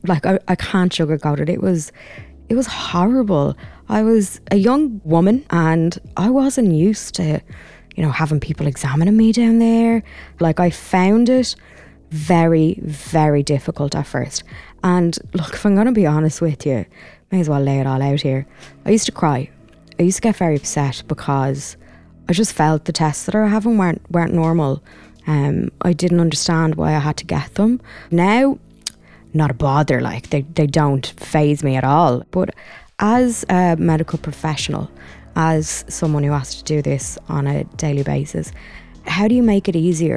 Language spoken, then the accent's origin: English; Ireland; maybe as Irish people, we always jump to thinking about everyone else.